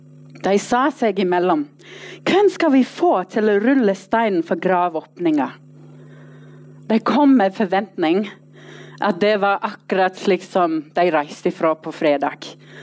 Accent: Australia; Norwegian is a second language; now in Norway; Ja, jeg kommer fra Australia, men jeg har bodd her nå i snart 10 år.

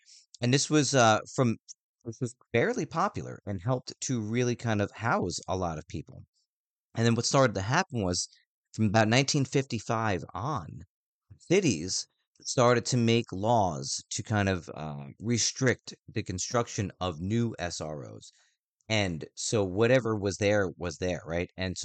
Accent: Northeast, United States; Like, we all know we're from the Northeast, and if you're not familiar with the Northeast, winter in New York City is no joke.

